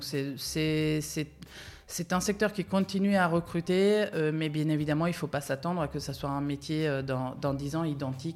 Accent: Italy; moved away as an adult; now in France; j'ai fait toutes mes études en Italie, parce que je suis italienne à la base.

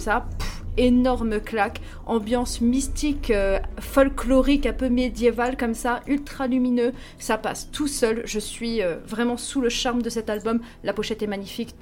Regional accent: Poland; je suis polonaise moi-même

